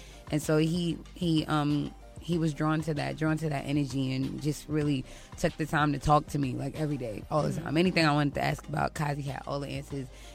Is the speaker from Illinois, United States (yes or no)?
no; Brooklyn, New York, United States; also born or lived in Baltimore; I am from Bedford Stuyvesant, the livest one. Understand that?